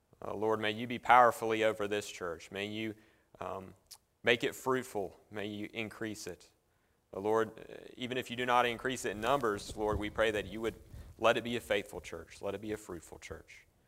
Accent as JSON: {"language": "English", "town": "Morganton", "region": "North Carolina", "country": "United States", "tie": "born or raised there", "said": "I am from Morganton originally, born and raised there."}